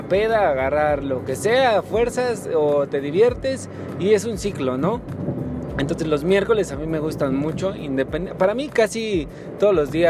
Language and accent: Spanish; Mexico; Como mexicana nos encanta los pinches días de descanso